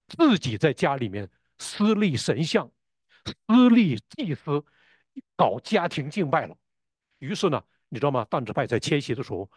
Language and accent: Chinese; Northeast China, China; 我在东北长大，东北很多厉害的茬都是这么说话的